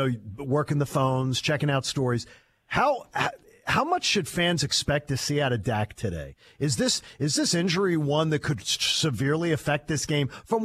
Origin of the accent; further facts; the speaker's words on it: Philadelphia, Pennsylvania, United States; How long is a Super Bowl honeymoon in Philadelphia, in my hometown, in your hometown?